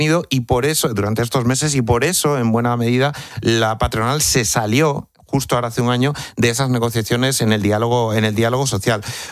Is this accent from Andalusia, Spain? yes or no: no; Extremadura, Spain; yo que soy de pueblo, de Cáceres